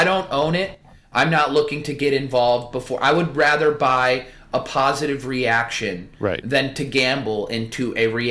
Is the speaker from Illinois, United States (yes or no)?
yes; Illinois, United States; I go to prison in Nebraska, even though I'm from Illinois.